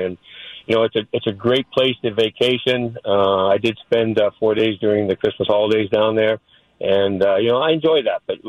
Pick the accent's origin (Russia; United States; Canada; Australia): Canada; because I'm from Canada, so I'm into the lakes, not really into the oceans.